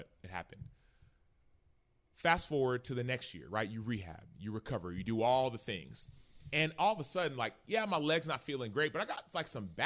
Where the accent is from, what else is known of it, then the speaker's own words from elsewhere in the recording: Dallas, Texas, United States; I grew up in Dallas, right?